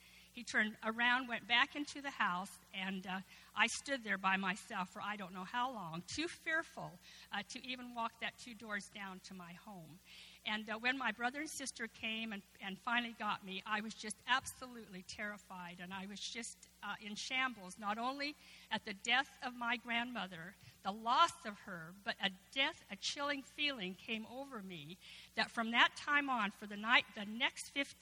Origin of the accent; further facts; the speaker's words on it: Salt Lake City, Utah, United States; born there; I was born in Salt Lake City, Utah. My parents were my grandparents were from Yugoslavia